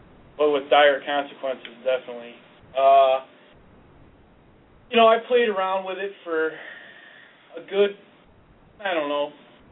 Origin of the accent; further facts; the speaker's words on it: Chicago, Illinois, United States; I grew up in Chicago, so my dad wasn't around